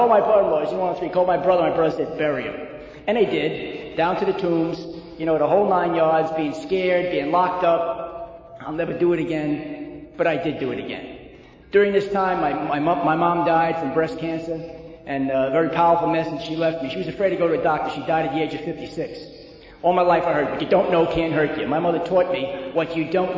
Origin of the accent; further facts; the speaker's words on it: Queens, New York, United States; born there; You see, I was born in Glendale, Queens. I never let anybody know that, especially overseas.